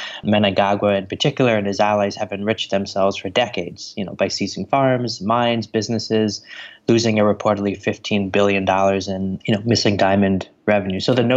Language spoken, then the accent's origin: English; United States; speaking as an American